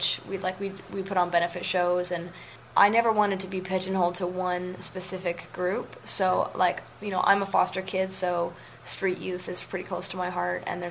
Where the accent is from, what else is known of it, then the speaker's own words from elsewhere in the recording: Vancouver, British Columbia, Canada; You know, even though I'm from Vancouver, I've seen it go through a lot of different stages